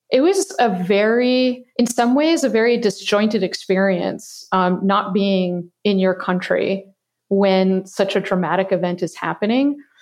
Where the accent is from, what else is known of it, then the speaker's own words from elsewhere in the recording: Wisconsin, United States; And, you know, I grew up in Wisconsin.